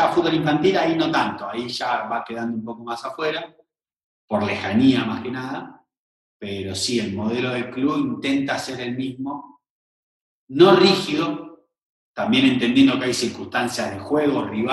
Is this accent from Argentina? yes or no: yes; Buenos Aires, Argentina; imaginá, yo soy de Buenos Aires, te conozco